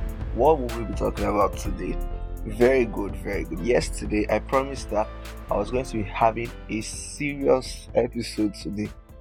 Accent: Nigeria; I talked about how as a Nigerian, we cannot relate to there being light at the end of the tunnel.

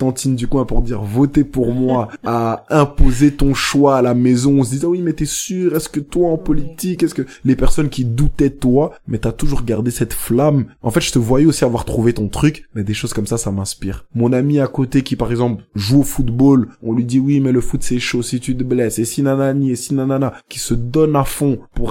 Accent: Kinshasa, DR Congo; mon pays d'origine, qui est le Congo, Kinshasa.

